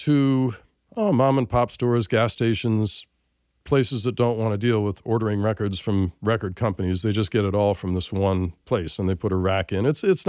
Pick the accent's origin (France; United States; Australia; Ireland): United States; Arizona; also born or lived in Massachusetts / New Jersey; I grew up partly in Arizona and in New Jersey. My dad had a job that had us move around quite a bit.